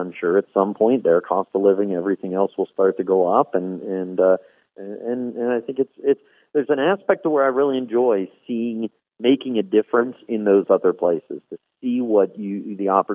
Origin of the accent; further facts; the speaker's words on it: Pennsylvania, United States; I grew up in a very different part of the country. I grew up in Pennsylvania